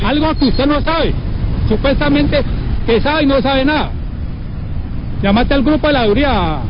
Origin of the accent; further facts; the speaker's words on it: Colombia; soy pueblo colombiano